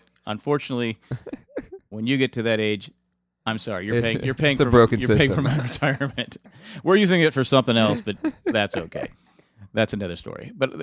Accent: California, United States; The state of California, my hometown.

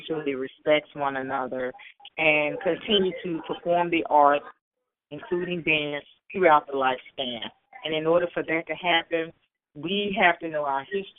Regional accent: Richmond, Virginia, United States; I'm from Richmond, Virginia, but I attended Indiana University

